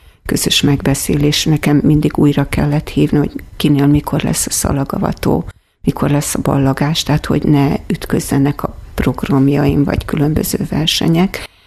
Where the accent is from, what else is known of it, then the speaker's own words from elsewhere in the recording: Kiskunhalas, Bács-Kiskun, Hungary; mivel én itt nőttem föl Kiskunhalason